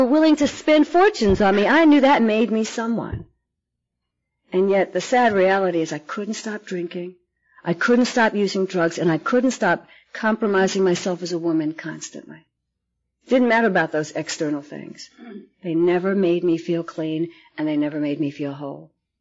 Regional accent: New York City, New York, United States; also born or lived in Manhattan; now in Las Vegas, United States; I mean, I grew up in the South Bronx in New York, and by the end of my drinking, before I moved to Las Vegas, I was living on the Upper East Side of Manhattan

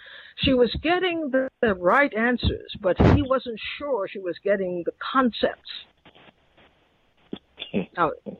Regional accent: Trinidad & Tobago; born there; I was born in Trinidad

